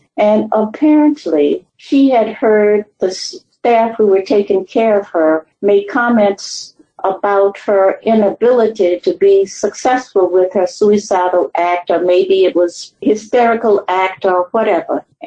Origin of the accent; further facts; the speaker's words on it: Florida, United States; it's my home state, Florida, is in this middle category.